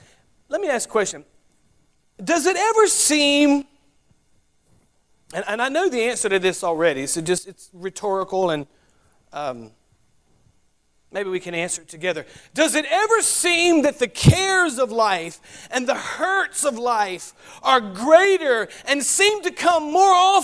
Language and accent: English; the South, United States; accent: Southern; I pronounced his name in my mind in my Southern accent, the way that I was raised.